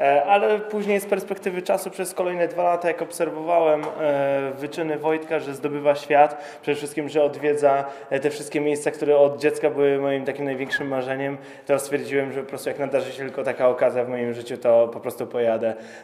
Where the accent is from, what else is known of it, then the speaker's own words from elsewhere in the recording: Bydgoszcz, Kuyavian-Pomeranian Voivodeship, Poland; ja w ogóle jestem z Bydgoszczy, więc musiałem lada moment wrócić do Bydgoszczy